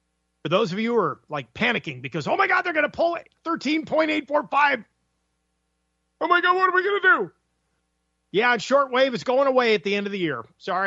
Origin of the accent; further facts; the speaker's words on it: Connecticut, United States; when I was growing up in Connecticut, colder than snot.